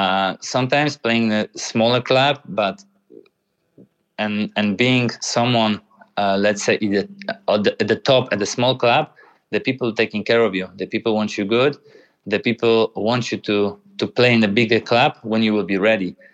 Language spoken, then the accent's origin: English; Poland; English is a second language; I have also everything in Poland, in my hometown, so I don't need to move at that moment.